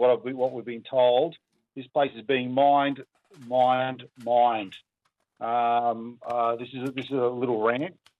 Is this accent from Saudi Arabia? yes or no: no; Wollongong, New South Wales, Australia; I'm from Wollongong.